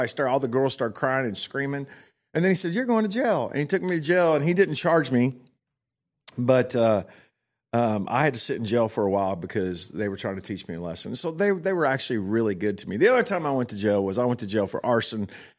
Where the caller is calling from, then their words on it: Fort Worth, Texas, United States; So currently, I'm tuning in from Fort Worth, watching y'all on 100 inches because everything is bigger in Texas.